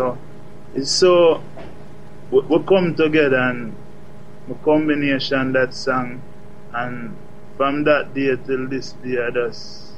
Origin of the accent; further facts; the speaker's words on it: Clarendon, Jamaica; now in Kingston, Jamaica; We live in Kingston, but we come from Clarendon.